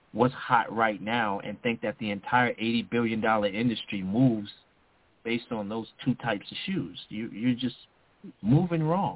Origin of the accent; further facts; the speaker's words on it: Brooklyn, New York, United States; I am from Brooklyn. Let's not forget.